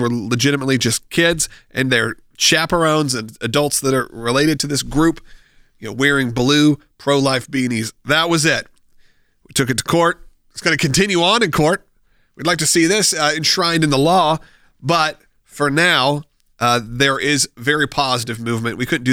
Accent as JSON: {"language": "English", "region": "Georgia", "country": "United States", "said": "is calling from the state of Georgia, my home state."}